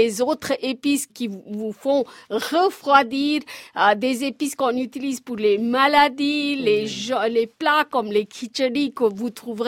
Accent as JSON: {"language": "French", "region": "Maharashtra", "country": "India", "second_language": "French", "said": "Moi, je suis originaire de l'Ouest, à côté de Bombay."}